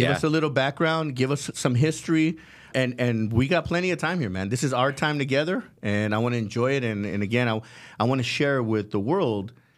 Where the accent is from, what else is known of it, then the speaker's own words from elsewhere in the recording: California, United States; I grew up in Southern California.